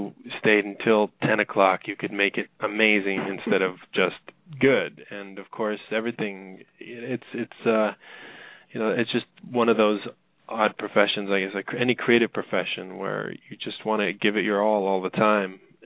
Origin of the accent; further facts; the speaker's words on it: Toronto, Ontario, Canada; moved away as an adult; now in Los Angeles, United States; in Los Angeles in Toluca Lake. And I've been here 10 years. I moved down to Los Angeles from my hometown of Toronto in 2001.